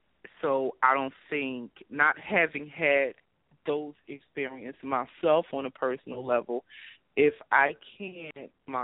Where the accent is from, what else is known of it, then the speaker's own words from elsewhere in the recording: Camden, New Jersey, United States; Well, we no longer live there, but, you know, we're from Camden, New Jersey, and it was rough.